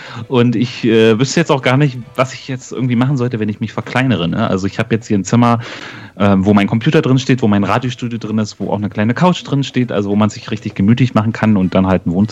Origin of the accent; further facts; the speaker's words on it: Berlin, Germany; now in Brandenburg, Germany; dann nach der Ausbildung bin ich dann weggezogen ins schöne Brandenburg von Berlin. Also ich bin eigentlich ein Berliner